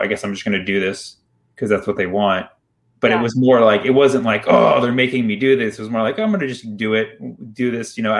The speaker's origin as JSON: {"language": "English", "town": "Berkeley", "region": "California", "country": "United States", "tie": "born or raised there", "also_born_or_lived": "Fremont", "said": "Well, when we moved, the thing is, growing up in Berkeley, like, I noticed right away it was diverse."}